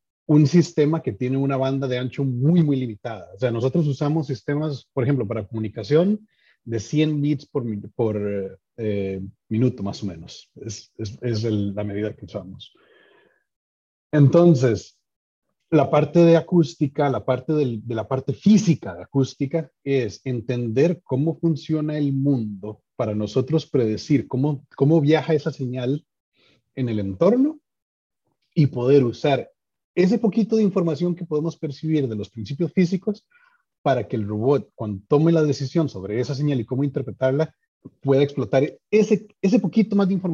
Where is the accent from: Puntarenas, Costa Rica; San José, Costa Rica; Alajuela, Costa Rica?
Alajuela, Costa Rica; San Carlos; Claro, yo soy originalmente de San Carlos, de Costa Rica. Fui al colegio científico por ahí.